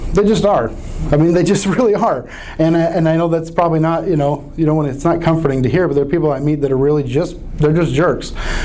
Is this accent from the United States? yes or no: yes; Mount Vernon, Illinois, United States; my parents have run a soup kitchen in my hometown of Mount Vernon, Illinois